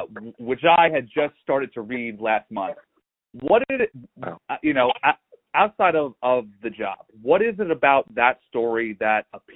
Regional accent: New Jersey, United States; Well, I'm from New Jersey.

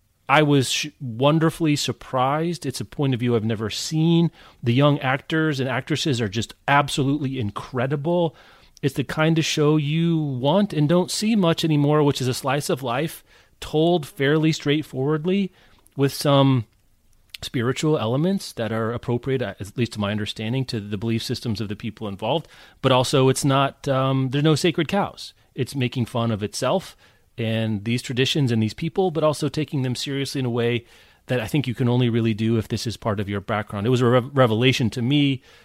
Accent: Lawrence, Kansas, United States; I grew up in Lawrence, Kansas, which is the home of Haskell Indian Nations University, and there's reservations in Kansas and Oklahoma.

